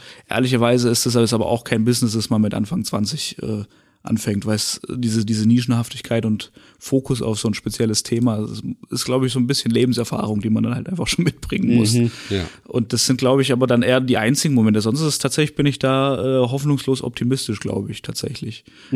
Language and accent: German; Baden-Württemberg, Germany; Also ich bin ja in Pettenwil aufgewachsen